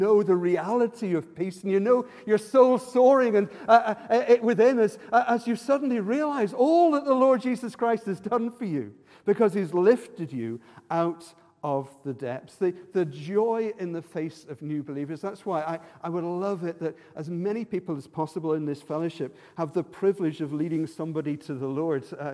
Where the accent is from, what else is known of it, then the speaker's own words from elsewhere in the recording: Ireland; when I was growing up in Ireland, you would see people with the prayer beads